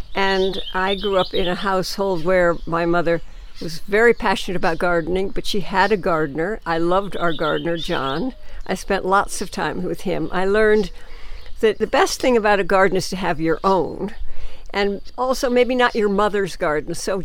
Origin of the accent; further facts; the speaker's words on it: Litchfield, Connecticut, United States; now in Sandisfield, United States; In Litchfield, Connecticut, Northwest Connecticut, was where I was born and had my entire childhood.